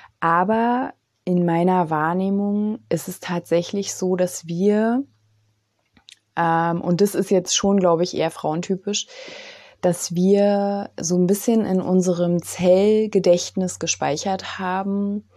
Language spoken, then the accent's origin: German; East Germany, Germany; also ich bin ja aus dem Osten, da war das ja so, ne?